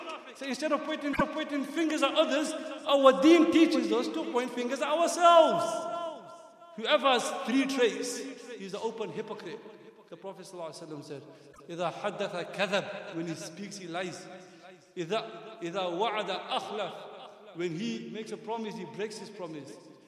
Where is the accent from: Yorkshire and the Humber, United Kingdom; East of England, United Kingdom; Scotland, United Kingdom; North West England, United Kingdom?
North West England, United Kingdom; Manchester; I come from Manchester